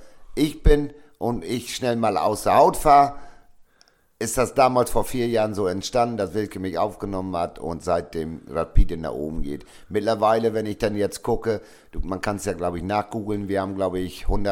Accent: Lower Saxony, Germany; Nee, Ostfriesland, ich bin Ostfriese und ich bleibe in Ostfriesland.

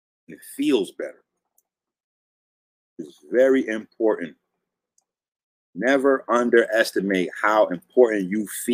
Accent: Bronx, New York, United States; Like, my mind, I'm from the Bronx.

